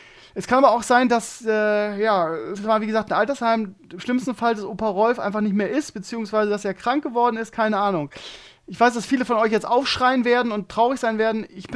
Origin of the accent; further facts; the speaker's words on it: Bremen, Germany; now in Scheeßel, Germany; Ich wohne ja noch nicht lange hier in Schesel, ja. Für die, die mich nicht kennen, ich bin Lehrer in Schesel, bin eigentlich Bremer, grün-weißer Bremer